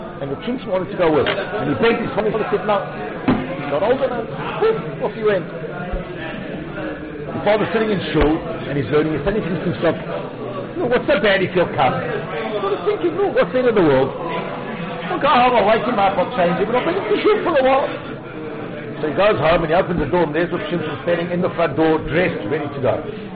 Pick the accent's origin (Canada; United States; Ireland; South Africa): South Africa; I'm from South Africa.